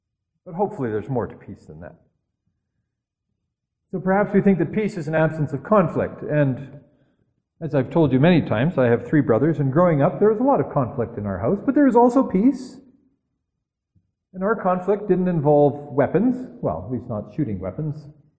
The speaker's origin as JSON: {"language": "English", "country": "Canada", "said": "I mean, we're polite Canadian people."}